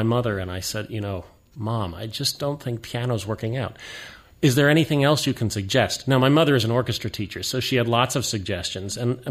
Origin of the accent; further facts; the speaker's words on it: Alaska, United States; Well, I grew up in Alaska, actually